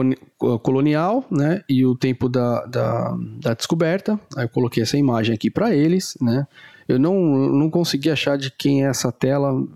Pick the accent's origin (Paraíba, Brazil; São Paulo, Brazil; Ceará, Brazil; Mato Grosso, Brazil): São Paulo, Brazil; São Bernardo do Campo; born there; Na Grande São Paulo, São Bernardo do Campo, porque foi onde eu nasci. E Mogi das Cruzes foi onde eu estudei, terminei a faculdade de medicina